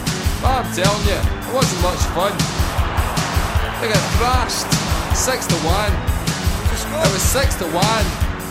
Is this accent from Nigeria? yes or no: no; Glasgow, Scotland, United Kingdom; Up in Glasgow. Do you understand? I'm from Glasgow. I'm a Glasgow man.